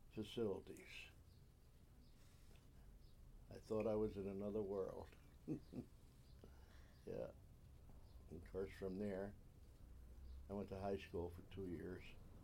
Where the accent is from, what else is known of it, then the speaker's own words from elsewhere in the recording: Rossman, New York, United States; I was born in Rossman, New York. That's in the, comes under the town of Scottville. In a paper mill district. Born at home. Went to school in Stockport, a three-room school